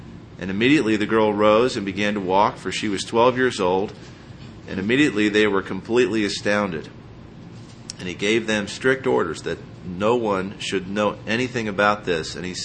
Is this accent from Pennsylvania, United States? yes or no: yes; Harrisburg, Pennsylvania, United States; Mike Gendron is in my hometown this morning, Harrisburg, Pennsylvania.